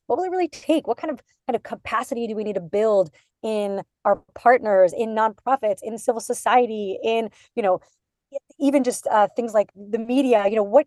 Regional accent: New York, United States; And for me, I grew up outside of New York. I'm a first generation American.

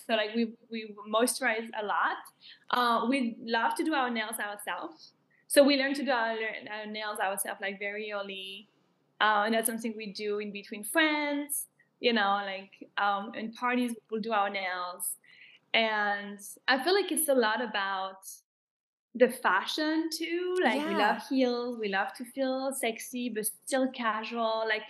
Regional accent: Versailles, Île-de-France, France; Okay, so I grew up in Versailles, and it was really cool because as a kid, so Versailles is very culture-oriented around music

